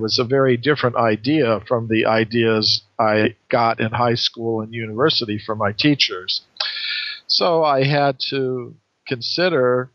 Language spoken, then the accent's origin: English; United States; born there; I was born in 1948 in the United States.